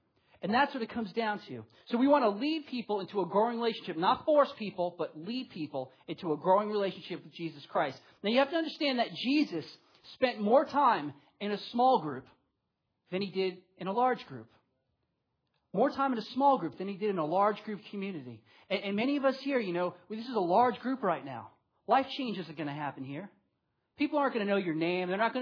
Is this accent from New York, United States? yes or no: yes; New York, United States; I'm from New York, so hey, represent the place where you're from.